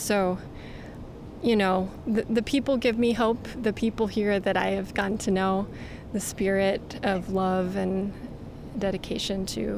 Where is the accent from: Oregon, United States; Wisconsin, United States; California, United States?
Wisconsin, United States; Milwaukee; And I grew up on Lake Michigan in Milwaukee